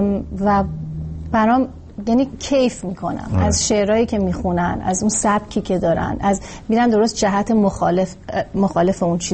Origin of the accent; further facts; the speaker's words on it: Iran; الان ما توی خانواده خیلی هنری بزرگ شدیم در ایران